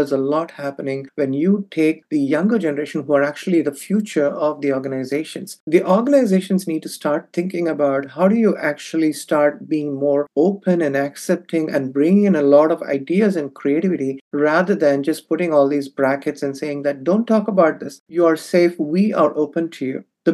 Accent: India; now in United States; For instance, I am from India.

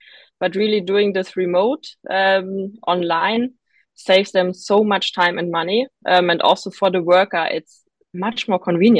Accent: Berlin, Germany; growing up in Berlin, for me, many things were like so natural and obvious.

